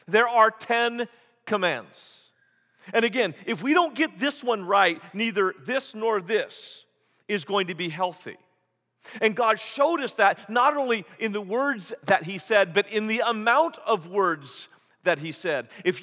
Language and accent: English; United States; As an American, I'm supposed to work all the time, right?